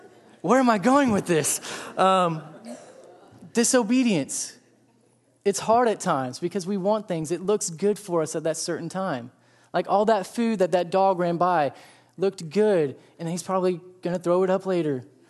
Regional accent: Texas, United States; Growing up, growing up in Texas, the speed limit of highways averaged 65 to 75. Move to Virginia, get on my first highway, and it's 55.

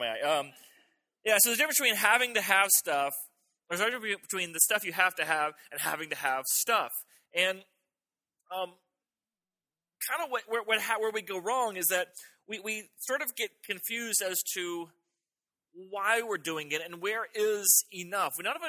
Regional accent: Florida, United States; I grew up in South Florida. We never experienced cold weather.

